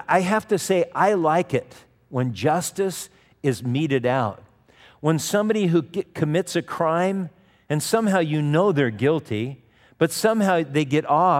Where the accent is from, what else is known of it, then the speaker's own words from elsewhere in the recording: Manhattan Beach, California, United States; I know that when I was a kid, I grew up in Manhattan Beach and in Southern California.